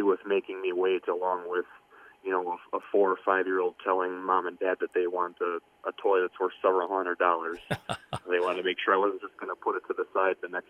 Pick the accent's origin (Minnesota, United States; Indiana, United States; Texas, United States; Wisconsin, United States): Wisconsin, United States; Merrill; Sure. So I was born and raised right here in Merrill, Wisconsin, 28 years ago on Wednesday.